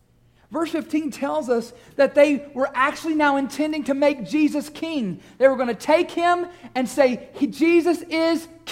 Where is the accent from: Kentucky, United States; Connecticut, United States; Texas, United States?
Kentucky, United States; I know I'm from Kentucky. I know that I'm a Kentucky fan